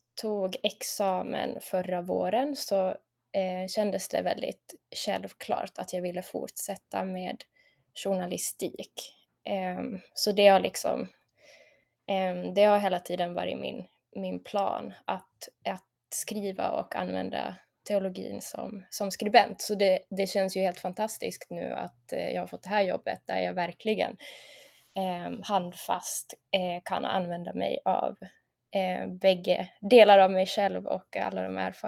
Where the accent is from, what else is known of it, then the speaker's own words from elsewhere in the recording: Vaasa, Ostrobothnia, Finland; sen jag var 16, har jag skrivit krönikor i Vasabladet, min hemstad i Finland.